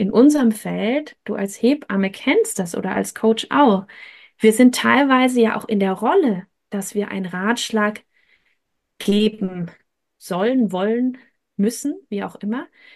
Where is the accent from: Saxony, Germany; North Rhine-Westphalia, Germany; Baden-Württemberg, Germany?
Saxony, Germany; Freiberg; in meiner Heimatstadt, ich komme aus Freiberg, da bin ich groß geworden